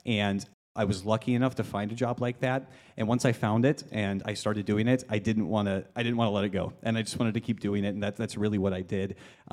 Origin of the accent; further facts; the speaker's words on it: Chaska, Minnesota, United States; we got to play at Floyd's, which is my hometown bar, kind of. I'm from Chaska.